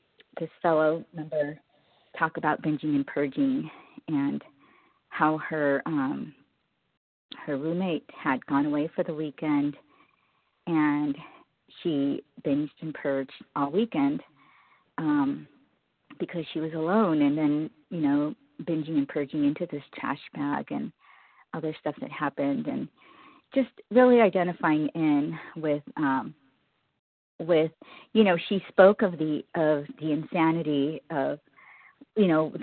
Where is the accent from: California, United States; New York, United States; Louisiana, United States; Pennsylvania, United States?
California, United States; I'm from California.